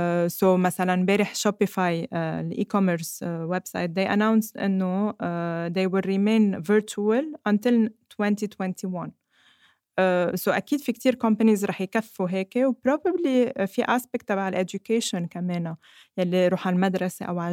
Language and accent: Arabic; Lebanon; في شغلة كتير أساسية إنه إحنا كلبنانية we're very resilient